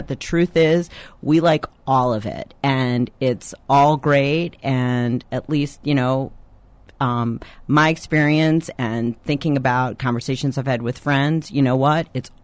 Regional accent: Midwest, United States; I will say I am not from San Francisco. I'm also from the hearty Midwest, and in my town, there are plenty of sex stores.

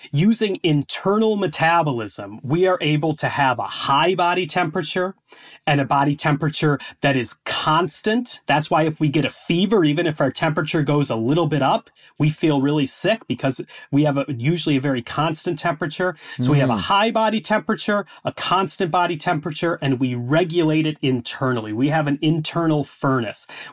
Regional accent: Chicago, Illinois, United States; moved away as an adult; now in United Kingdom; so I grew up in the Chicago area. You know, I live in Scotland now. I've been here about 10 years, but I'm from the Midwest. I'm from near Chicago.

